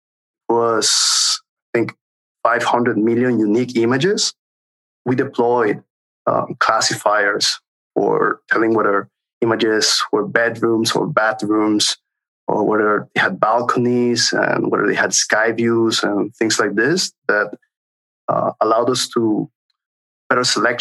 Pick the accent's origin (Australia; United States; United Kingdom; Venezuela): Venezuela; English is a second language; moved away as an adult; now in Europe; I came here practically like an economic migrant. You know, I was very happy with my job and with my post at the university in Venezuela, but I came to Europe mainly because of the political and economical situation in Venezuela.